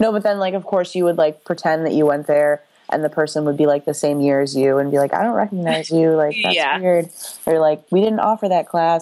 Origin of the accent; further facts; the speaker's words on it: Buffalo, New York, United States; So I say that I'm from Buffalo.